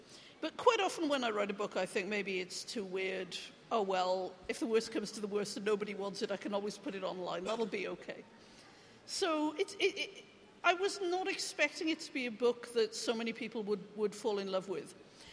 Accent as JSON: {"language": "English", "region": "Wales", "country": "United Kingdom", "said": "So I would get preconceptions about being Welsh in Canada and particularly in the US. And so I wanted to write about the part of Wales that I came from"}